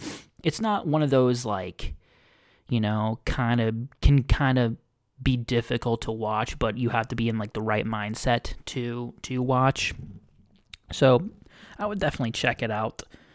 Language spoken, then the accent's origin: English; United States; I'm an American, okay?